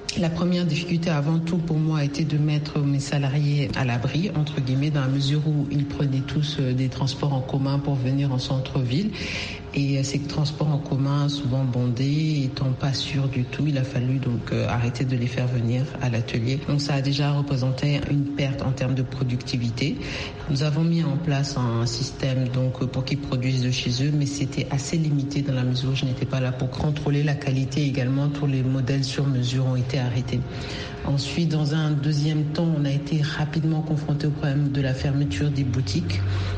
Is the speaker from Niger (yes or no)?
yes; Niger; moved away as an adult; now in Dakar, Senegal; je suis nigérienne mais installée au Sénégal, à Dakar plus précisément depuis 5 ans